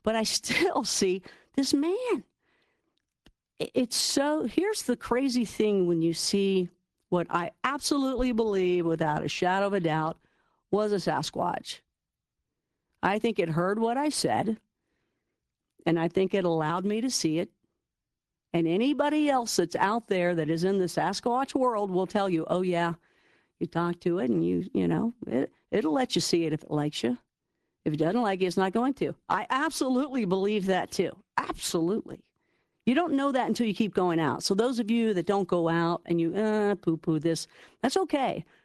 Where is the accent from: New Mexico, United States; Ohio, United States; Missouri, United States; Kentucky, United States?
Kentucky, United States; I'm from Kentucky.